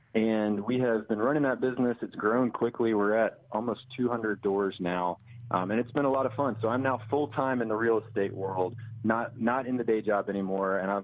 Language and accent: English; Atlanta, Georgia, United States; So I am born and raised in Atlanta, went to the University of Georgia, and I majored in real estate and finance.